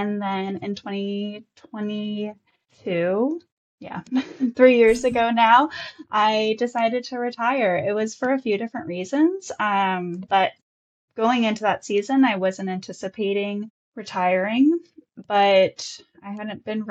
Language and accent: English; Washington, United States; I grew up in Washington, just outside the Portland metro area.